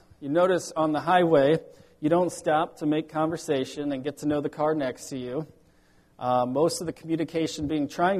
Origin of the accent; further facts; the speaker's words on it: Iowa, United States; I moved here from Iowa. We've got small highways in Iowa, mostly two-lane.